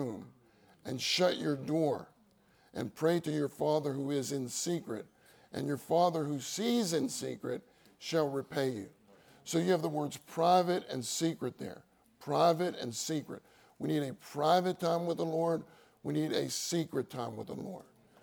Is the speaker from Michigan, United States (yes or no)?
no; Pittsburgh, Pennsylvania, United States; now in California, United States; Believe it or not, I grew up in Pittsburgh. I used to be like that. But when you move to California and you stay there for a long time, your blood thins out fast.